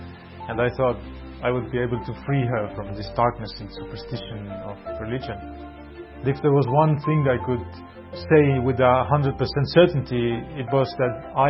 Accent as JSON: {"language": "English", "town": "Tartu", "region": "Tartu County", "country": "Estonia", "tie": "born or raised there", "also_born_or_lived": "Tallinn", "second_language": "English", "said": "For the first seven years of my life, I grew up in Tallinn, the capital of Estonia. And after that, we moved to Tartu, which is the second biggest town."}